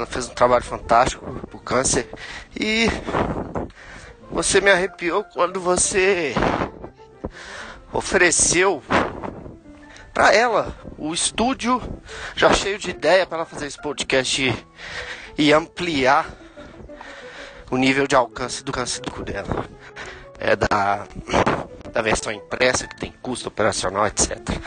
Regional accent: Belo Horizonte, Minas Gerais, Brazil; eu sou de Belo Horizonte.

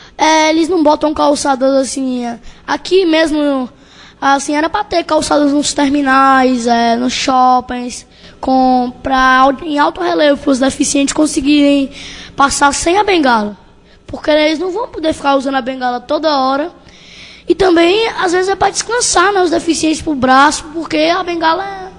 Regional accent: Crateús, Ceará, Brazil; eu tenho 9 anos, sou natural de Crateús

